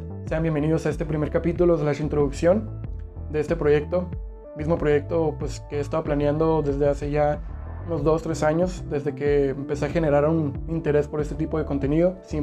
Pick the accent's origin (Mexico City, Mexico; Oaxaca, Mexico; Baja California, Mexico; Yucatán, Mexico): Baja California, Mexico; Mexicali; tengo 21 años, soy de Mexicali, Baja California